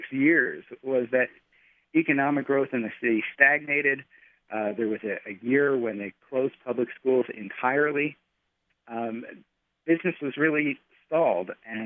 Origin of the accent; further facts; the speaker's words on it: Philadelphia, Pennsylvania, United States; Well, you know, I'm 46, and I grew up in Philadelphia, old enough to remember fans booing Mike Schmidt.